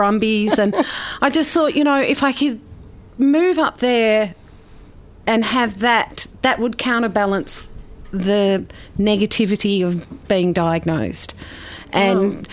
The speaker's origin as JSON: {"language": "English", "town": "Melbourne", "region": "Victoria", "country": "Australia", "tie": "born or raised there", "said": "Born and bred in Melbourne, had a great upbringing in the outer eastern suburbs, went to a very nice school in Melbourne"}